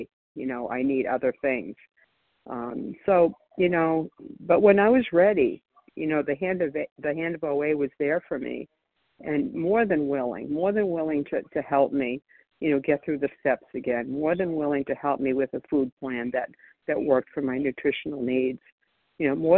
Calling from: Florida, United States; I'm calling from Florida today.

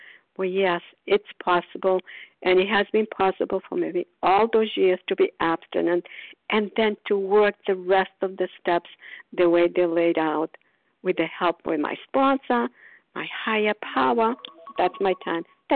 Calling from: Port Charlotte, Florida, United States; calling from Port Charlotte, Florida.

